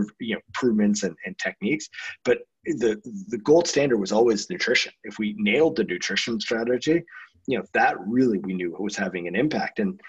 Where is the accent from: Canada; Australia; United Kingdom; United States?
Canada; I grew up in Canada and started out as a ski racer